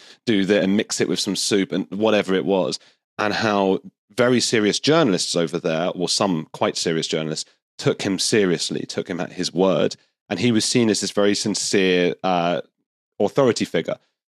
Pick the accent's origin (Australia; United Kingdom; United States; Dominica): United Kingdom; I'm British and I think I can probably get this to the BBC afterwards